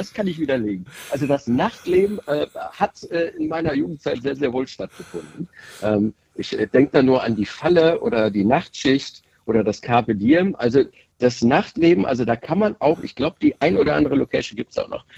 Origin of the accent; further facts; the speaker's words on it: Bonn, North Rhine-Westphalia, Germany; born there; Ich komme gebürtig aus dem wunderschönen Rheinland. Ich bin gebürtiger Bonner. Ich sage auch immer gerne, dass ich noch geborener Hauptstädter bin, weil ich Jahrgang 85 bin